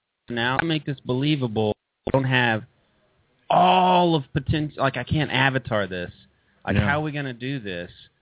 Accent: Arkansas, United States; Two reasons. One, I'm from Arkansas.

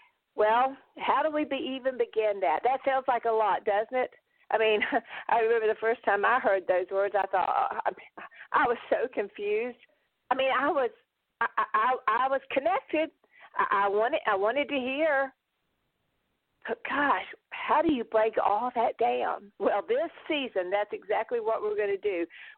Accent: Augusta, Georgia, United States; accent: southern; now in Baltimore, United States; Yes, I know. You hear this southern accent. I raised my voice and spent most of my life in the heart of Georgia, in Augusta, Georgia. For the last 15, 16 years, we've made our home in Baltimore

